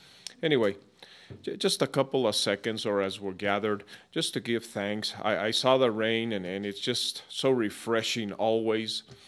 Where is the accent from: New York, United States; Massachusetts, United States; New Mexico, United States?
New Mexico, United States; Abiquiu; Like I said, I'm from Abiquiu. I've been there all my life.